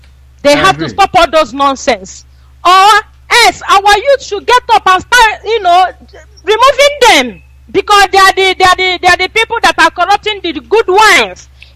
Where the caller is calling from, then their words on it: Spain; I'm calling from Spain.